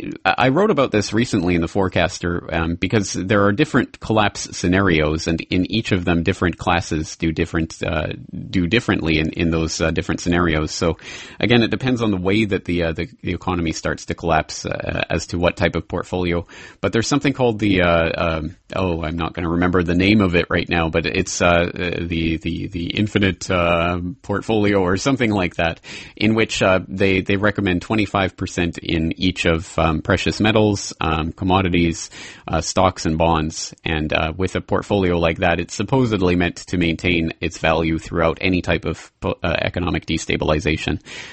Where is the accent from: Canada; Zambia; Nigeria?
Canada; now in Japan; Being a Canadian in Japan